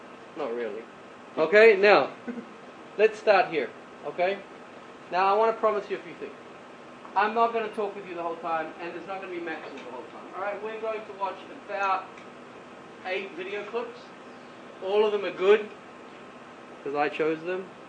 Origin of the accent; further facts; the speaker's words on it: New Zealand; Now, when I grew up in New Zealand, besides, you know, sheep and stuff like that, which was pretty much all we had to worry about, okay?